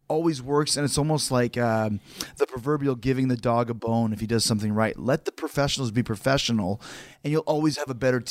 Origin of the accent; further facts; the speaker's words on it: Canada; we're from Canada